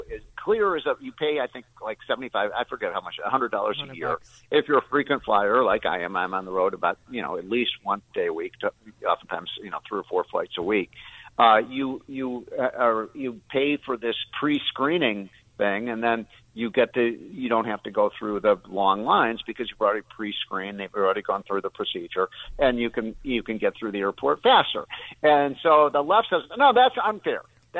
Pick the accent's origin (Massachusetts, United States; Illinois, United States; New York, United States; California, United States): Illinois, United States; Chicago; I grew up in Chicago in the 60s.